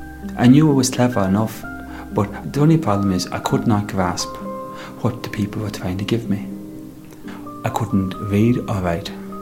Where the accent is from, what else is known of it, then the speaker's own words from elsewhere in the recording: Connacht, Ireland; I'm from South Leithrim.